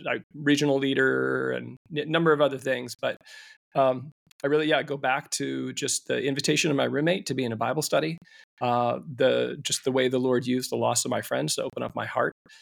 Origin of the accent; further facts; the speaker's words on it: Omaha, Nebraska, United States; And when I grew up in Omaha, in many ways, I didn't know that there were people in the world that weren't Catholic.